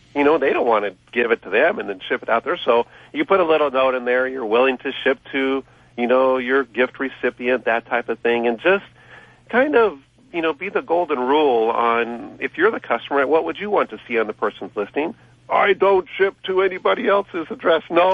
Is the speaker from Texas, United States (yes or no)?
no; Ohio, United States; now in California, United States; Well, I'm from Ohio, and it was freezing to me.